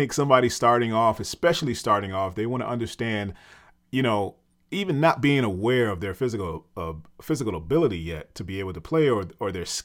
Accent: New York, United States; Dude, I'm from New York.

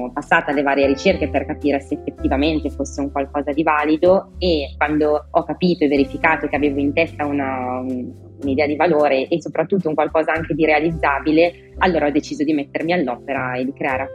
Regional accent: Lombardy, Italy; pensavo a quanto fossero belli e alla fortuna anche di essere nata in un territorio così. La Franciacorta è già una zona molto nota

